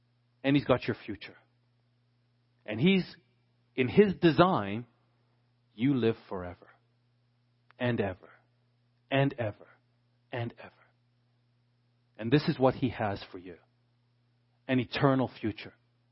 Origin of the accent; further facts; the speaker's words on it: Canada; Being a Canadian, I have no familiarity with guns.